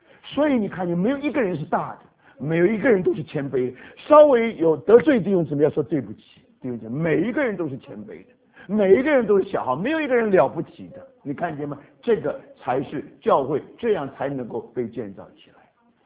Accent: China; 我们中国人有一句话说门都没有，你懂什么意思吗？

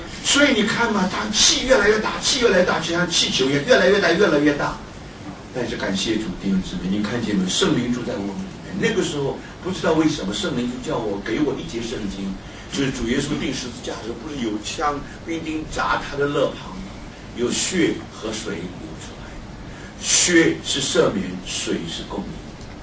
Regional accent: China; 我们中国人因为不大懂得犹太人的背景呢，我们总是想到我们的重担、生活的重担等等重担。

